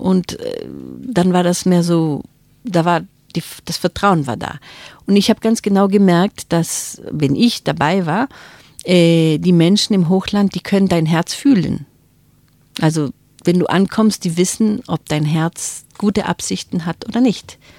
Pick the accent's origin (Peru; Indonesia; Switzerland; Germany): Peru; ich bin ja in einer Dorfgemeinschaft aufgewachsen in Peru. Ich weiß, wie sich das anfühlt. Und als ich nach Peru wieder zurückkam, nach 18 Jahren, in 2002